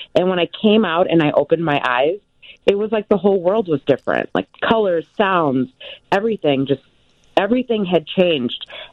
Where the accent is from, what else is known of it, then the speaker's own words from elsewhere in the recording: Chicago, Illinois, United States; I'm originally from Chicago, the western suburbs.